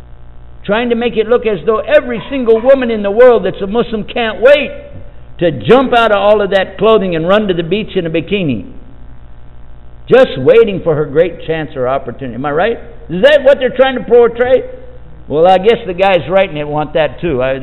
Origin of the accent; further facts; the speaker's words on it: Texas, United States; I'm from Texas, it's real easy to say you know, don't mess with Texas.